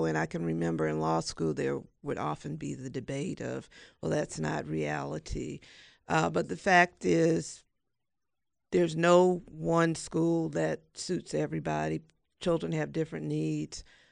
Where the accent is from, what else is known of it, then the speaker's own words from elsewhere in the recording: Orangeburg, South Carolina, United States; plus the fact that we grew up in Orangeburg, South Carolina, which is the home of two HBCUs, both South Carolina State and Claflin University.